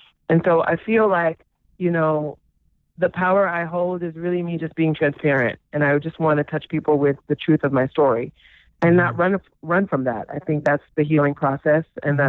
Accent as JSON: {"language": "English", "town": "Columbus", "region": "Georgia", "country": "United States", "lives_now": "New York, United States", "said": "but I'm from Atlanta, Georgia, a small town outside of Atlanta called Columbus, Georgia. So Atlanta by way of Columbus. But I moved to New York to pursue my career in theater and music."}